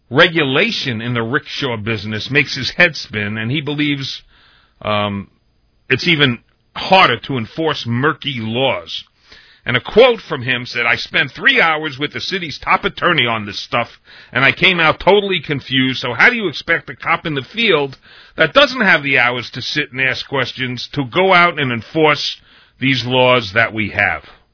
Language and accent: English; New York, United States; As a New Yorker, as a human being, and for somebody who loves New York.